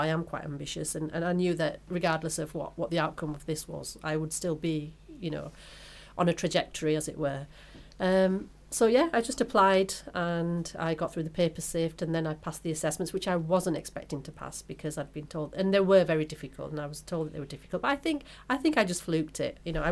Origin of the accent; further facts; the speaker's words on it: Bradford, Yorkshire and the Humber, United Kingdom; I didn't see any females growing up in Bradford when we used to have the beat bobbies.